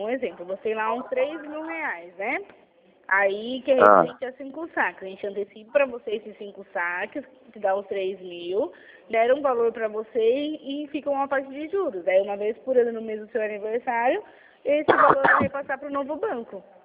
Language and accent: Portuguese; São Paulo, Brazil; Eu sou do interior de São Paulo.